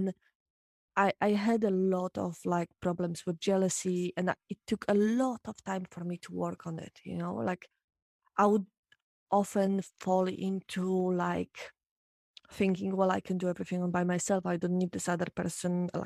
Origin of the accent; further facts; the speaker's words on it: Poland; English is a second language; because I was raised in Poland